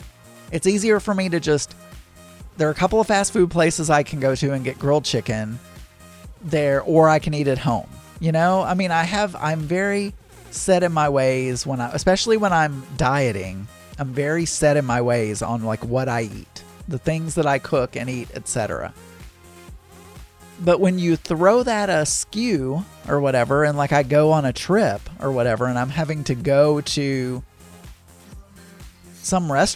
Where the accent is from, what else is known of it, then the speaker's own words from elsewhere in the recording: Arkansas, United States; When I was growing up in South Arkansas, we would always find the exoskeletons, the shell, or whatever you want to call it, and we called it locusts, but could have been cicadas.